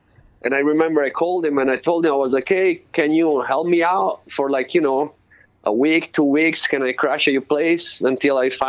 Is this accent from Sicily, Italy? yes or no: no; Florence, Tuscany, Italy; born there; English is a second language; moved away as an adult; also born or lived in London; Well, I was born in Florence, Italy.